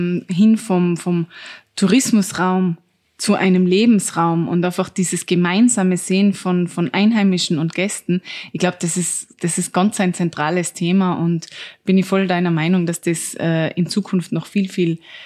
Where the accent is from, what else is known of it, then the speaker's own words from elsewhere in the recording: Tyrol, Austria; Ich bin ja selber aus dem Zillertal, eine der tourismusintensivsten Regionen überhaupt.